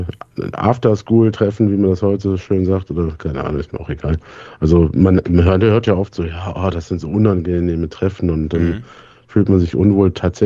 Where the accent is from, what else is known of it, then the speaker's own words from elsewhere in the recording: Rhineland, Germany; born there; mir als gebürtigem Rheinländer kannst du damit nicht auf den Keks gehen